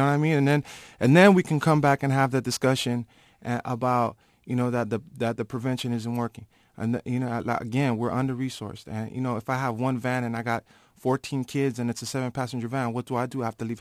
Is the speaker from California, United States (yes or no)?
yes; San Francisco, California, United States; And, you know, I was born and raised in the Mission, and I live on 26 and Lucky Street. and that's right near Bernal Dwellings.